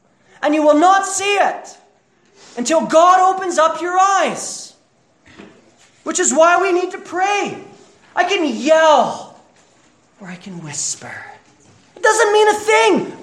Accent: Manitoba, Canada; Yeah, I'm from Manitoba.

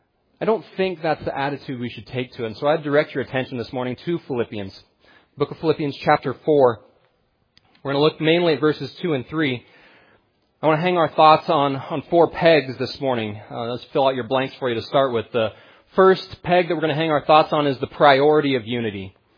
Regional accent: Idaho, United States; I grew up on the Coeur d'Alene Indian Reservation, and it was a very real experience every day of my life.

